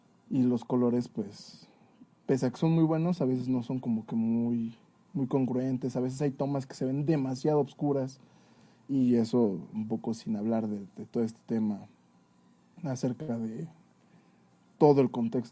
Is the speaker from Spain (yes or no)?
no; Tepoztlán, Morelos, Mexico; Soy de Tepoztlán, bueno, entre Tepos y Yaute, es una división muy rara ahí de mi localidad.